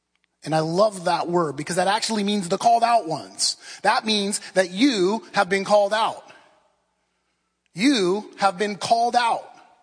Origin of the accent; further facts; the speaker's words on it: Oceanside, California, United States; hear, O La Jolla, hear, Pacific Beach. I'm from Oceanside, so hear, Oceanside.